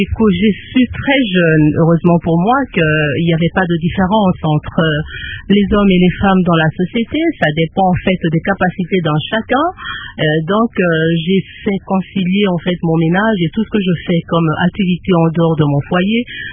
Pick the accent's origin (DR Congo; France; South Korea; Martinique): DR Congo; Kinshasa; Je suis née à Kinshasa un certain 24 mars 1965.